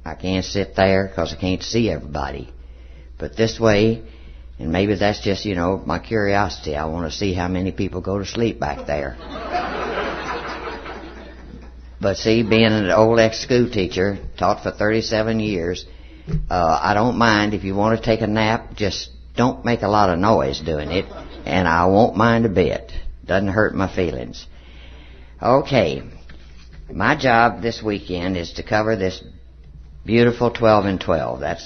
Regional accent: Texas, United States; I talk funny. I was born and raised in Texas, lived all over the world for 20 years, but then went back and I'm rooted in Texas.

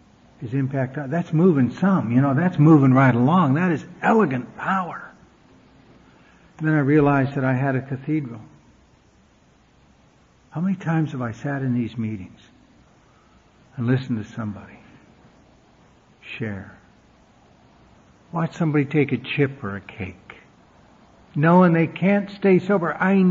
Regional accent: Billings, Montana, United States; I grew up in the Church of the Air in Billings, Montana, and my uncle went down front and got saved one Sunday morning

